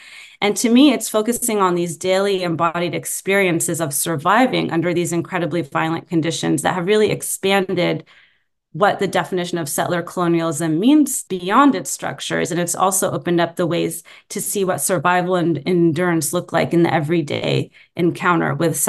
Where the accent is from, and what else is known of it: California, United States; born or raised there; now in Oakland, United States